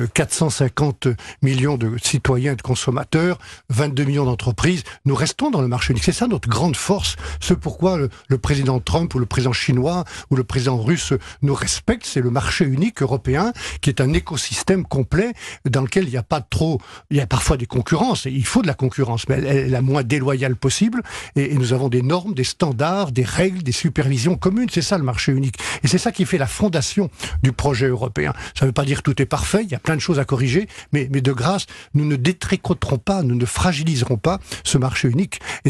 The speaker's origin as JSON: {"language": "French", "country": "France"}